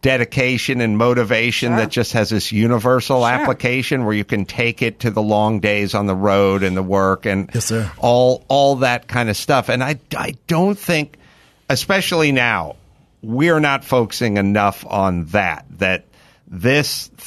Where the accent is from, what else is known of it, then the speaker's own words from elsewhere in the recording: San Fernando Valley, California, United States; Yeah, I always just had heat and smog alerts to deal with because I'm from the San Fernando Valley.